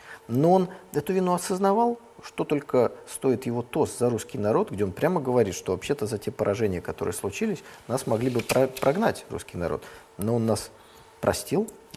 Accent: Saint Petersburg, Russia; А что же в Ленинграде-то не жили припеваючи, я как ленинградец?

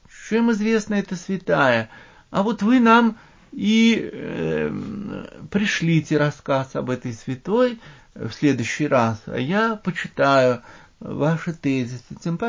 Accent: Moscow, Russia; Мы, москвичи, не можем жить без Петербурга

